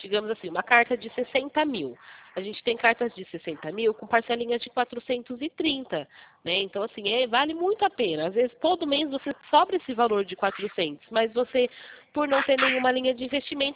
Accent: São Paulo, Brazil; Ah, eu sou aqui do estado de São

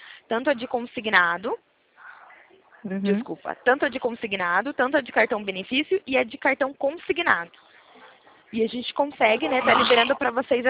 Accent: Limeira, São Paulo, Brazil; eu sou daqui do interior de São Paulo.

